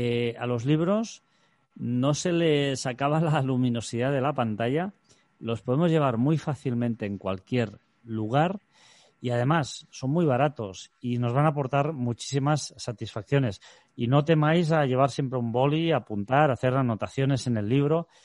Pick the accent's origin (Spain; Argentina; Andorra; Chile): Andorra; first language Catalan; Spanish is a second language; el catalán, que es de hecho es nuestro idioma materno, nuestro idioma de nacimiento. Yo como andorrano